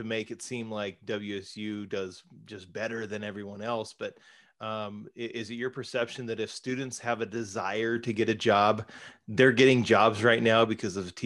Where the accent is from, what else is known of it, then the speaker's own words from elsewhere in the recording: Centralia, Washington, United States; if I'm from Centralia, which is, you know, I am